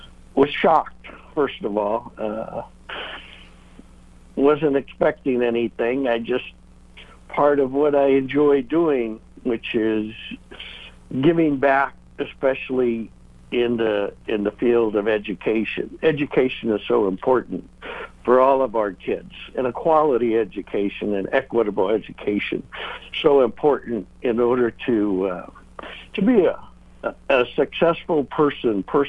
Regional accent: Omaha, Nebraska, United States; We grew up in Omaha, Nebraska. And if you grow up in the Midwest, it's a beautiful place to grow up.

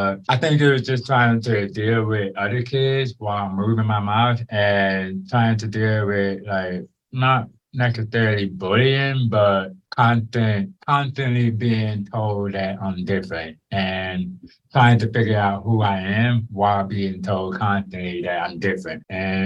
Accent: Texas, United States; also born or lived in Georgia, United States; So I grew up more in Texas after being born in Georgia.

